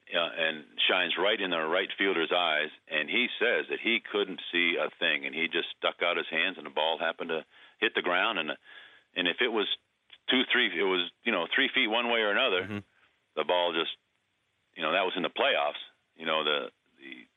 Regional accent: New England, United States; I grew up in New England as basically a Red Sox fan

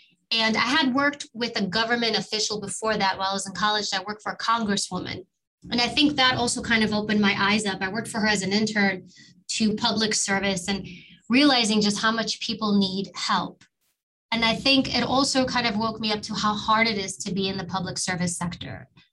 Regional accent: New York City, New York, United States; You know, I grew up in New York and we lived in Harlem. I was born in Harlem and immigrant family, very kind of known story.

